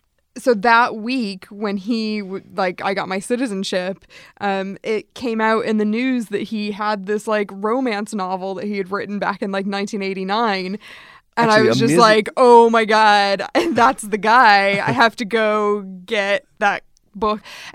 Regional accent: United States; accent: American; Though I'm like, I'm one to talk with my American accent.

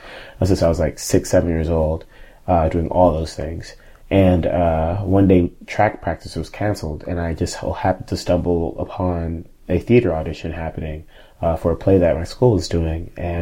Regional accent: Texas, United States; But also, I'm from South Texas, so I was like, whoa, there's a lot happening.

